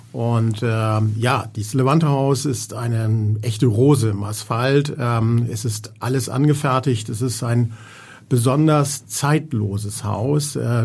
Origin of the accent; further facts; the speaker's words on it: Hamburg, Germany; Und deshalb ist Hamburg meine Wurzel und auch meine Heimat.